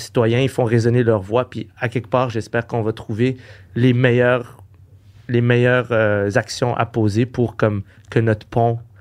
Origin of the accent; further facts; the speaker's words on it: Quebec, Canada; Fait que, je veux dire, moi, je suis Québécois.